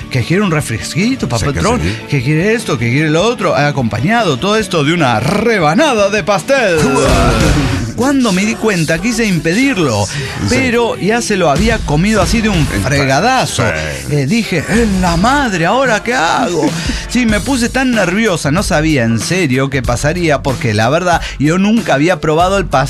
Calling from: Matamoros, Tamaulipas, Mexico; Soy la intelectual de Matamoros, Tamaulipas.

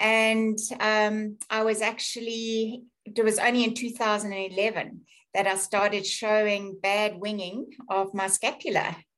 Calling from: Pietermaritzburg, KwaZulu-Natal, South Africa; Yes, I'm calling in from South Africa. So I'm in one of the small towns called Pietermaritzburg.

